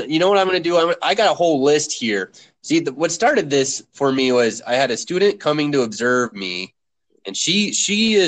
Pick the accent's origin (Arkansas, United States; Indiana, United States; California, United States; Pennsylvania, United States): Indiana, United States; I was taking a class in Indiana near my hometown